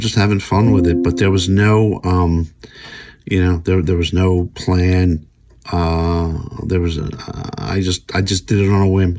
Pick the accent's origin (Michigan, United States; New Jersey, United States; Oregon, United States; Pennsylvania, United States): New Jersey, United States; Wildwood; I'm from Wildwood, New Jersey. My family owned the Wildwood Diner and was right across from the Casbah Comedy Club.